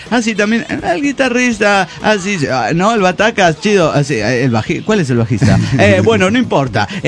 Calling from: Tarija, Bolivia; de Tarija.

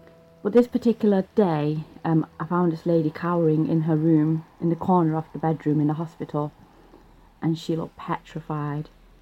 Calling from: Manchester, North West England, United Kingdom; I'm calling from Manchester in the UK.

